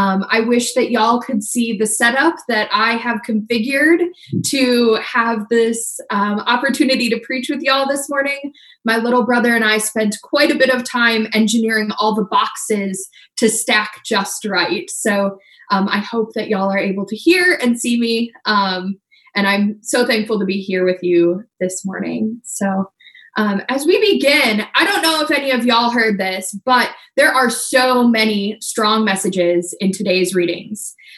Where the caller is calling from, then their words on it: Sioux Falls, South Dakota, United States; I'm joining you from Sioux Falls, South Dakota.